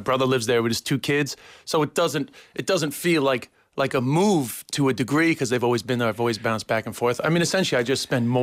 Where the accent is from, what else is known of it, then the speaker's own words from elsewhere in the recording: New York, United States; accent: New York; You know, I'll be somebody that when they hear my accent, they go, that's a New Yorker.